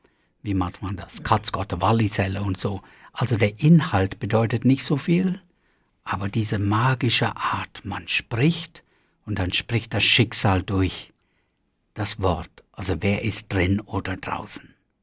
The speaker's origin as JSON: {"language": "German", "country": "India", "said": "Und da, wo ich herkomme, also aus Indien, da gibt es das auch"}